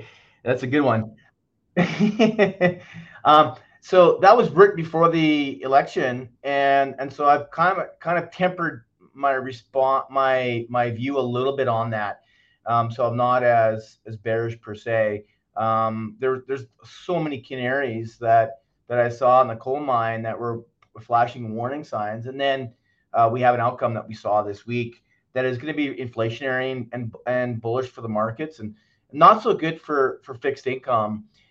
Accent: Canada; I mean, that's good for us as a Canadian.

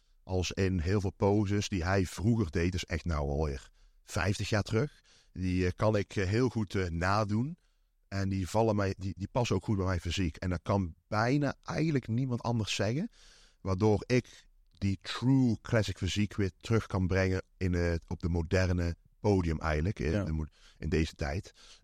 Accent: Netherlands; Ja, als Nederlander, ik zeg maar net onder die 6'3". En dat is 1,90.

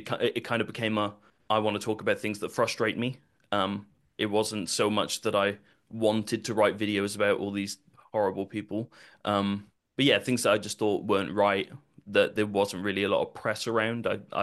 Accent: Wales, United Kingdom; moved away as an adult; also born or lived in Germany; now in England; I grew up in Wales. I lived my life in Wales until I was about 20 years old. At that point, I joined the military. So I lived in England for a little while, and then I got transferred to Germany and lived in Germany for sort of 3 or 4 years. And now I've moved back to England.

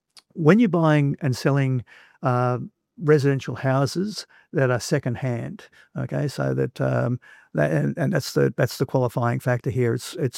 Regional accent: Australia; Australians, we came here from Great Britain.

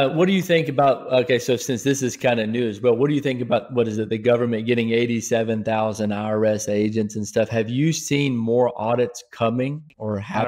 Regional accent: Atlanta, Georgia, United States; No, we're from Atlanta.

